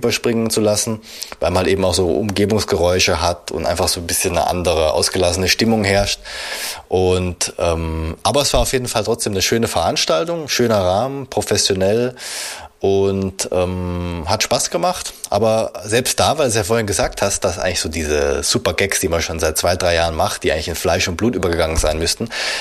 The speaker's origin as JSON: {"language": "German", "region": "Baden-Württemberg", "country": "Germany", "tie": "born there", "said": "Also ich als gebürtiger Schwabe"}